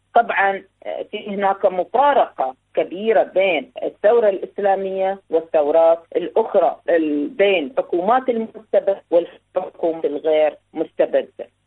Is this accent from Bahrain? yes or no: yes; Bahrain; ربما أتكلم عن البحرين لأنها جذوري من البحرين ولأني تربيت وترعقعت في البحرين.